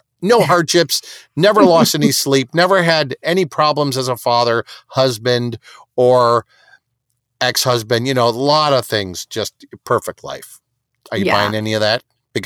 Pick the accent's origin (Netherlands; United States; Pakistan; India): United States; Detroit, Michigan; The casting people, they didn't even know that I was from Detroit when I auditioned